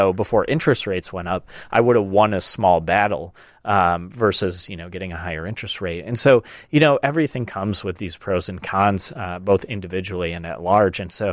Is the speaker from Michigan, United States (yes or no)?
yes; Michigan, United States; I grew up in rural Michigan, and my joke is that my hometown had half as many people as the Merchandise Mart has people walking in and out of their doors every day. It's 5,000 people, very small, lots of corn everywhere.